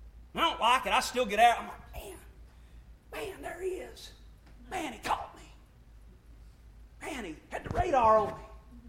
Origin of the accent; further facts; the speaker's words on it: Arkansas, United States; I am from Arkansas.